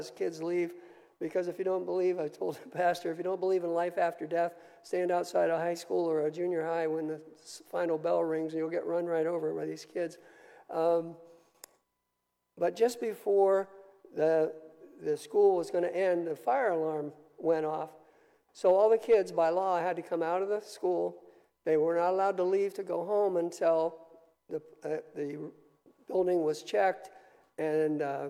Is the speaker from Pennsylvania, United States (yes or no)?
yes; Pennsylvania, United States; But here, mostly, I'm from Berks County.